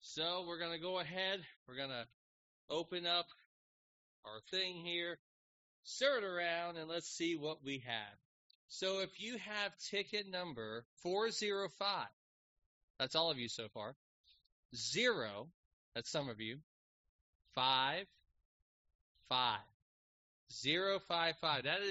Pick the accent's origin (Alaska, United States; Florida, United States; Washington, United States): Florida, United States; For those of you who don't know, I'm not from here. You can easily tell that by my speaking. I'm from South Florida, so if you're familiar with Miami, I was an hour north of Miami.